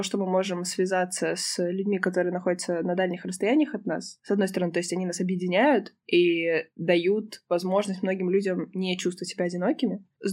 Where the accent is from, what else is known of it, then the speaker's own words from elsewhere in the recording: Moldova; also born or lived in Ukraine; я родилась на Украине, но большую часть жизни я прожила в Молдове, выросла. Гражданство другой страны есть.